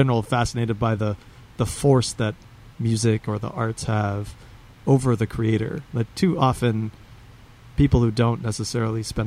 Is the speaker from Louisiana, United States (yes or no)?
yes; Slidell, Louisiana, United States; I grew up outside New Orleans in a suburb called Slidell.